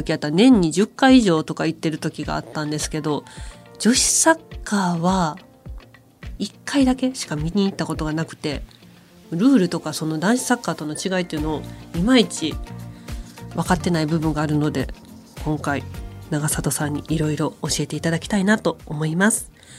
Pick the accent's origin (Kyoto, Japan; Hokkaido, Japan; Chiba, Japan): Kyoto, Japan; 私京都出身なんですけど、